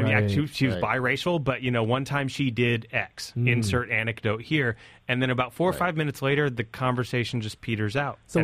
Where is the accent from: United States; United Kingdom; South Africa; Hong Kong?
United States; Alabama; than I have in common with a lot of the white people that I grew up with in Alabama.